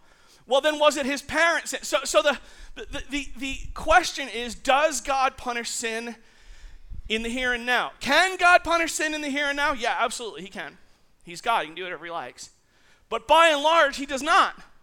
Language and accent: English; Staten Island, New York, United States; I grew up in Staten Island, and in Staten Island they have built on every available plot of land.